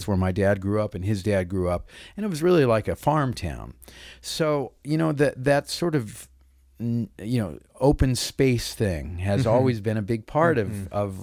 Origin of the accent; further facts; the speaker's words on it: Kansas City, Missouri, United States; I was very lucky just through the chance of chronology and geography to wind up there at the time I did. I mean, Kansas City in the late 60s and early 70s was still a place